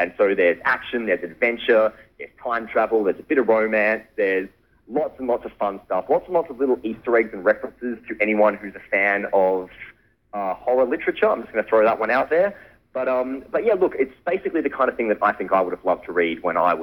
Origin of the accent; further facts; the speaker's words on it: Mansfield, Victoria, Australia; growing up in Mansfield, sort of it was a real childhood staple, sort of the whole Bushranger thing.